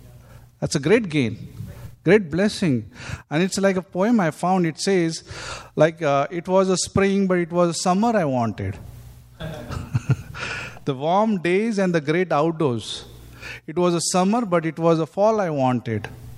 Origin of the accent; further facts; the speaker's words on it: Mumbai, Maharashtra, India; also born or lived in Karnataka; now in Vasai, India; I was born here in Karnataka. But like, I'm in Mumbai, raised up in Mumbai. But now I'm in Vasai.